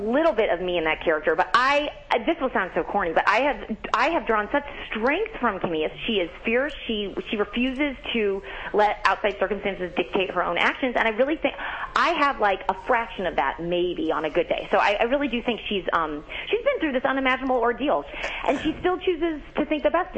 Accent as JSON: {"language": "English", "town": "St. Louis", "region": "Missouri", "country": "United States", "said": "As I said, I'm from St. Louis, so that's the Midwest, but I feel like it's bigger in the South"}